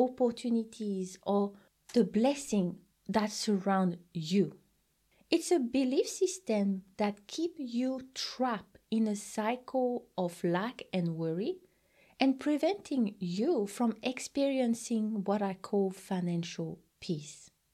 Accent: French Polynesia; And I come from Tahiti, a small island where it's always warm.

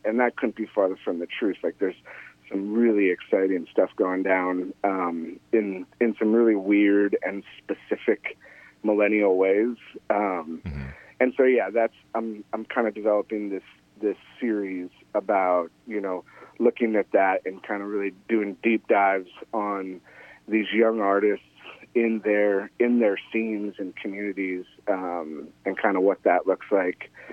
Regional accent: West Coast, United States; You know, I grew up on the West Coast

